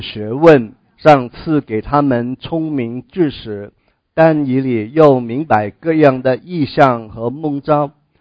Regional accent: China; now in United States; 究竟我们作为一个中国人我们在美国这样一个的国家生活我们会怎么样呢

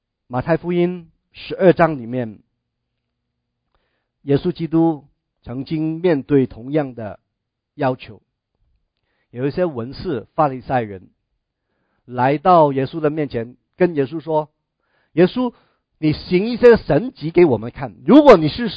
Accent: Taishan, Guangdong, China; Chinese is a second language; 我会讲广东话哈、啊，我也是个台山人啊，有时候会讲台山话。

